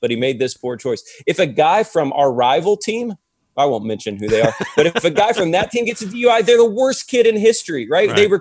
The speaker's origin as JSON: {"language": "English", "region": "Ohio", "country": "United States", "said": "I'm a Buckeye. I'm from Ohio."}